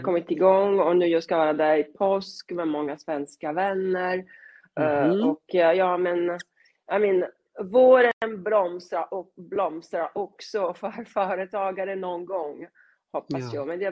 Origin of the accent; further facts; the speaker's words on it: Rome, Lazio, Italy; här har jag vuxit upp och här har jag född i Rom och jag var här 22 år, även om jag vuxit upp mest med Tabiano Castello fram och tillbaka med farmor och farfar.